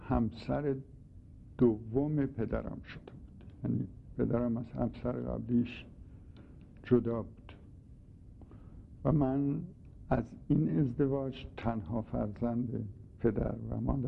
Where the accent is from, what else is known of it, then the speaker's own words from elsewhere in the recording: Isfahan, Iran; born there; در هفته دی 1307 در اصفهان به دنیا آمدم.